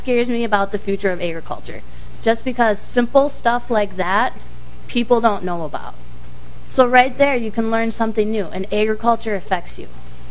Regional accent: Goodyear, Arizona, United States; I'm from Goodyear, and if you want to find a smaller town, you can try. But Goodyear is an awesome town. We have so many farmers, and we have a lot of kids who do, like, through FFA and 4-H, they go to the state fair every year.

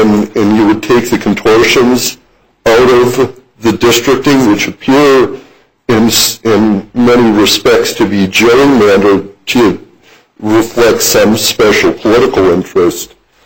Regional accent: Duluth, Minnesota, United States; I'm from Duluth, and just by way of reference for former credentials

